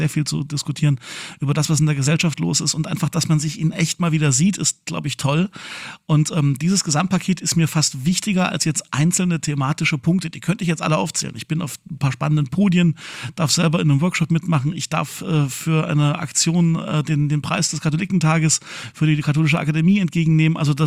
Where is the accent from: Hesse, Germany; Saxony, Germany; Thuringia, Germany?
Saxony, Germany; Leipzig; nachdem der 100. hier in meiner Heimatstadt Leipzig gewesen ist